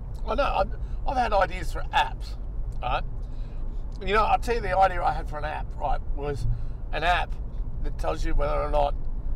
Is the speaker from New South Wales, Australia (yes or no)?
no; Hawthorn, Victoria, Australia; I was from Hawthorn, but yeah, I hung around the Camberwell.